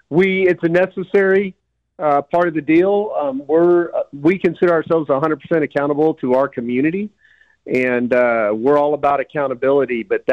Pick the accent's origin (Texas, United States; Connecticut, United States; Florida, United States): Texas, United States; Houston; Born and raised in Houston, Texas, southwest Sharpstown.